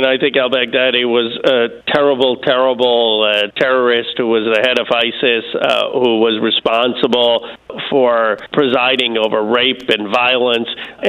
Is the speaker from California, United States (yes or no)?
yes; California, United States; in our home state, in my home state of California